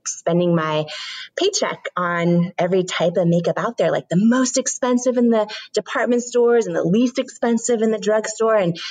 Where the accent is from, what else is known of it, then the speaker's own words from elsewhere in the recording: Washington, United States; I grew up in Washington State and neither of my parents had gone to college.